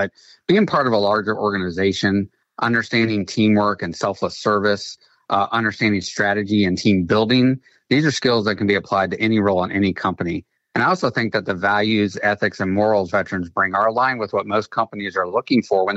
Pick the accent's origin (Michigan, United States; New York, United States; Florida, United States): Florida, United States; And we wanted to stay in Florida. We're both from Florida.